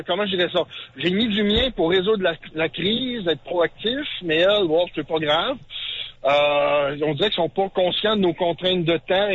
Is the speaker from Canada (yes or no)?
yes; Canada; je suis canadien français, mais cette fois-là, on dirait que j'étais plus français que canadien.